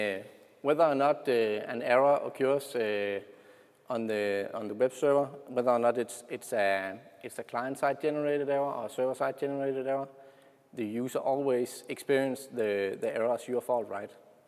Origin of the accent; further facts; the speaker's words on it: Denmark; English is a second language; I'm from Denmark, so that's the reason for the weird accent.